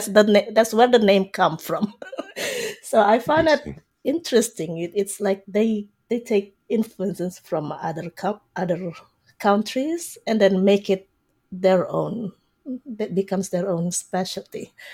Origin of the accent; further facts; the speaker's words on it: Indonesia; moved away as an adult; now in Canada; I grew up in Indonesia.